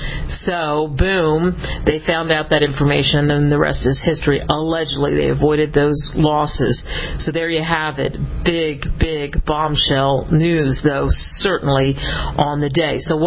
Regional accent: Pennsylvania, United States; I grew up in the Northeast in a big city, but a historic city outside of Philadelphia.

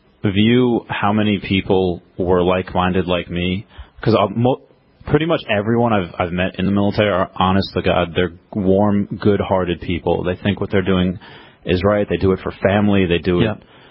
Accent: New York, United States; also born or lived in Peru; Well, I'm born in Peru, raised mostly in New York.

